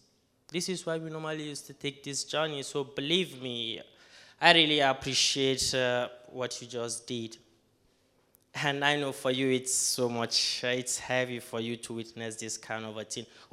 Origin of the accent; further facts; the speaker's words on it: Nigeria; now in Italy; I am a Nigerian, but I stay in Italy.